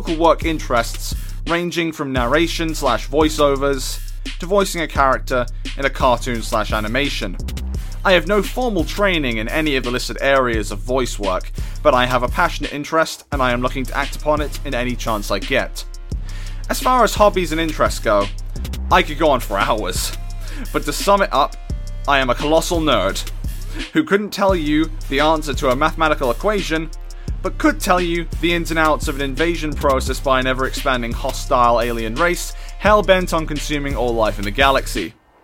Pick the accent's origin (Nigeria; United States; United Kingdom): United Kingdom; Cowes, South East England; I am a 21-year-old media student studying at Isle of Wight College. I grew up in Cowes and have remained an Islander all my life.